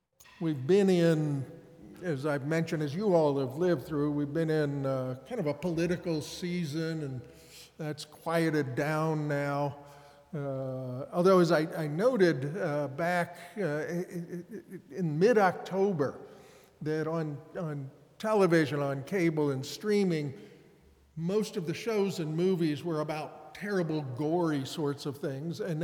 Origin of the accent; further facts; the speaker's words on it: Cincinnati, Ohio, United States; And I grew up in Cincinnati, so I was surprised to find that little connection.